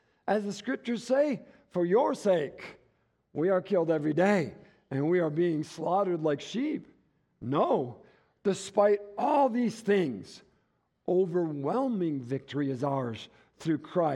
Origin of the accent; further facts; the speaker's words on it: Michigan, United States; In case you don't know, I'm from Michigan.